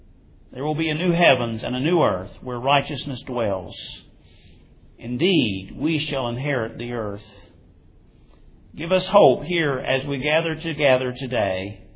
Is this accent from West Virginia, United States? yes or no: yes; West Virginia, United States; I had a telephone call from the manager of a cemetery in West Virginia, my home state.